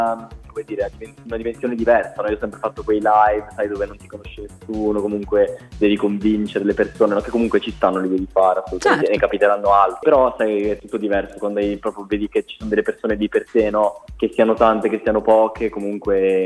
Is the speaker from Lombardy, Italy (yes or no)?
no; Savona, Liguria, Italy; Ti dirò delle leggende del punk di Savonese, che è la città di Savona, la città da dove vengo io